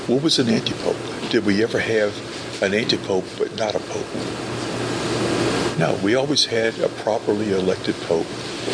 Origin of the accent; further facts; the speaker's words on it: New Orleans, Louisiana, United States; I was growing up in New Orleans, and we were going through this cold spell.